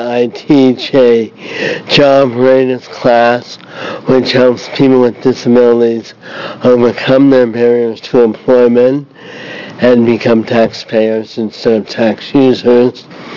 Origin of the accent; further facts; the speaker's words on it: Eugene, Oregon, United States; I'm from Eugene, Oregon. For the last 30 years, I have worked at independent living centers in California and here in Oregon.